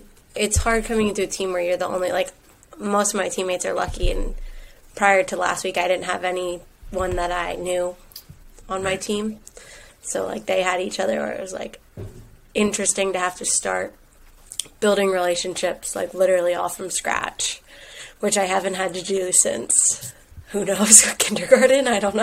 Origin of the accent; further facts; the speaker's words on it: Pennsylvania, United States; also born or lived in Colorado; I grew up outside of Philadelphia, so I'm from downtown.